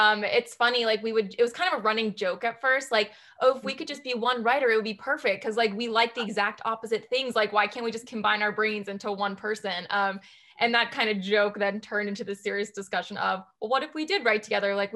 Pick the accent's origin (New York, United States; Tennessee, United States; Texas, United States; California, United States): New York, United States; I'm such a New Yorker at heart. I'm like, everyone down here is like, talk slower all the time. I always get yelled at for talking so fast.